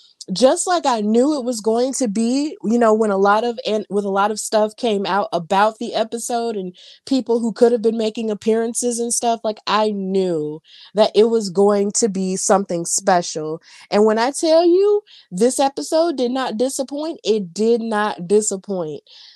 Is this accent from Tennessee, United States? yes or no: no; Birmingham, Alabama, United States; it was live in my hometown of Birmingham, Alabama, and at the Legacy Arena.